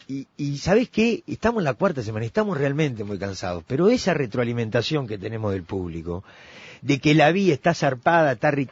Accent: Montevideo, Uruguay; Yo me crié ahí en Domingo Aramburú y Guavillú, enfrente a la vieja cigarrería Martín.

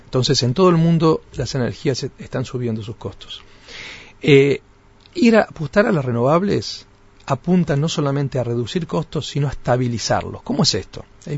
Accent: Uruguay; somos todos los uruguayos

